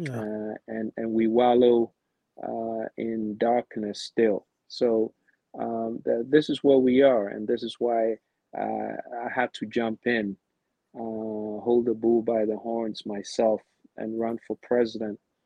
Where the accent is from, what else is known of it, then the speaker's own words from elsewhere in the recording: Ghana; I was born in Ghana, Kolobu Teaching Hospital. Went to school at Agri Memorial International, right next to the Ghana Broadcasting Corporation.